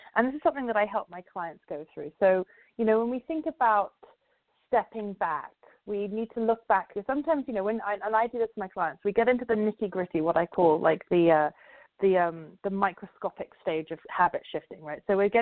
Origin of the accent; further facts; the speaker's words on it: London, United Kingdom; now in Cleveland, United States; I'm a white woman who's 42, I have 3 children, I live in Cleveland, I grew up in London